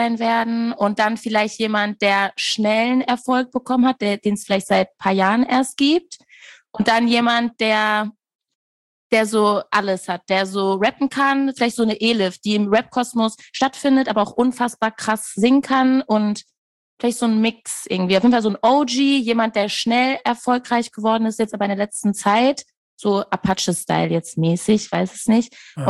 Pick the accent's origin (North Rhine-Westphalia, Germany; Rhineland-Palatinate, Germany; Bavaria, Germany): North Rhine-Westphalia, Germany; Castrop-Rauxel; Ich komme wirklich aus Castrop-Rauxel.